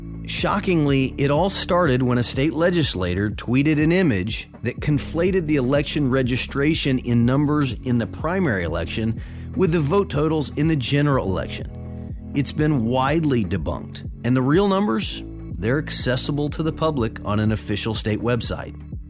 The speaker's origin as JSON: {"language": "English", "region": "Tennessee", "country": "United States", "said": "Contrast that with, say, my home state of Tennessee."}